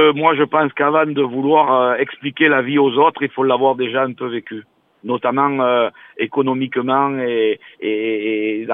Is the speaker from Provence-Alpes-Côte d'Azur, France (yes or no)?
yes; Manosque, Provence-Alpes-Côte d'Azur, France; moi, je suis manosquien de cœur, hein. Je suis né à Manosque, j'ai fait mes études à Manosque, j'ai fait du sport à Manosque